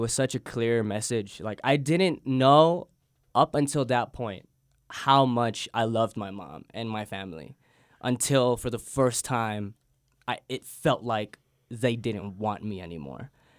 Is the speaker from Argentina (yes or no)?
no; Guam; growing up in Guam, you're so far away from everything, right? And when you leave the island and you start to experience these new poets and new stories and new voices